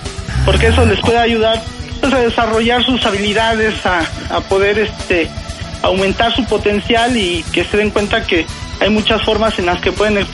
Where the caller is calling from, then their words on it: Gustavo A. Madero, Mexico City, Mexico; De la delegación Gustavo Amadero.